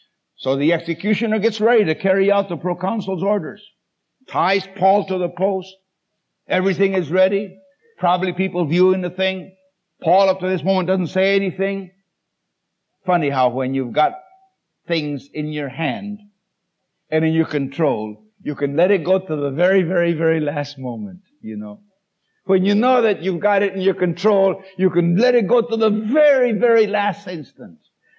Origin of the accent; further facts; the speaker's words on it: Puerto Rico; I was raised in Puerto Rico under very difficult circumstances. As a child, I didn't know that I was poor.